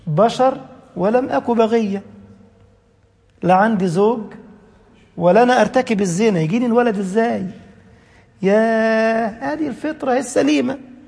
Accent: Egypt; كان بعضهم عندنا في مصر يقول لك تربية الشباب هتربوهم ازاي يا جماعة؟

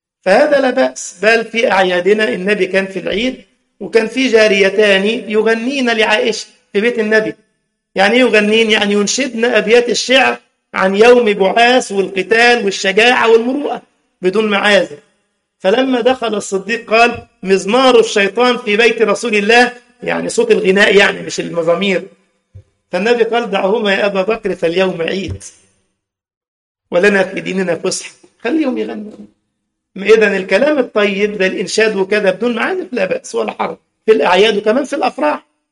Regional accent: Egypt; وعملوا بقى حلاوة المولد دي اللي عندنا في مصر، الحاجات الحلوة دي الحلوة عادي

